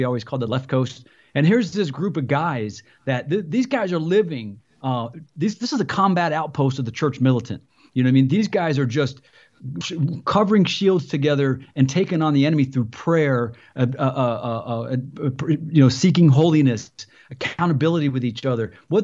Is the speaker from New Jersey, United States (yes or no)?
no; Ohio, United States; Again, I said in one of my conferences, I'm from Ohio.